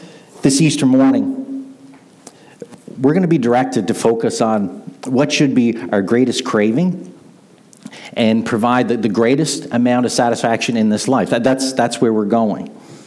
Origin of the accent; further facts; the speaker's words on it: Murray Harbour, Prince Edward Island, Canada; I grew up in Murray Harbor, there was a restaurant there